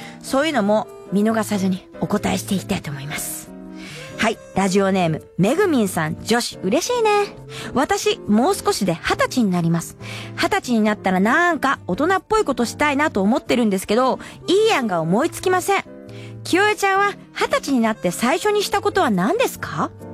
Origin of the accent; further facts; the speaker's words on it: Atsugi, Kanagawa, Japan; なんで私神奈川出身の厚木なんで、ちょっと30分ぐらい行くとちょっと行けてる湘南の海とかがあったりとか